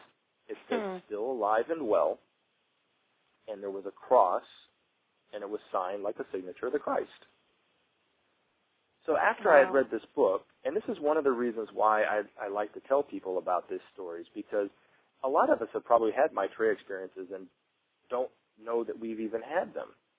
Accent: Atlanta, Georgia, United States; when I got back to Atlanta, I'm from Atlanta, and I was pretty new at the time of living in Atlanta. I had only lived here for a little bit over a year.

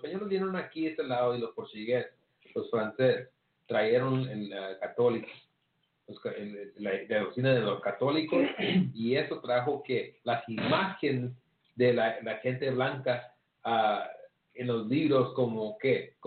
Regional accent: Mexico; Y los mexicanos saben que soy mexicano.

